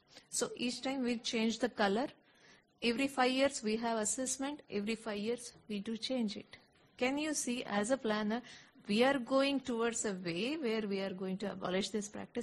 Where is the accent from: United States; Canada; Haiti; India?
India; I'm from India.